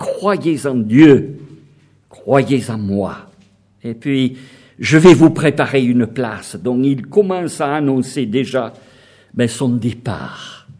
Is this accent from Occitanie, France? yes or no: yes; Toulouse, Occitanie, France; je venais de Toulouse, du sud-ouest, avec un accent particulier.